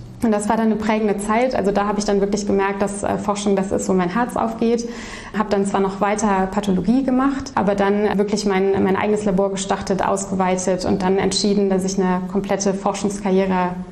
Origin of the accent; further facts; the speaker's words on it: Aachen, North Rhine-Westphalia, Germany; also born or lived in Bonn; Geboren bin ich in Bonn, aber dann sehe ich mich eigentlich schon lange als Öscher-Mädchen, weil ich auch hier in Aachen groß geworden bin, in Aachen zur Schule gegangen bin, St. Ursula, damals noch komplette Mädchenschule.